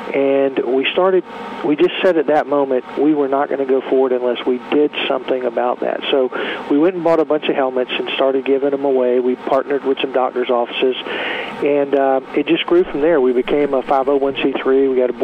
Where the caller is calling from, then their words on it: Savannah, Georgia, United States; I'm in Savannah, Georgia.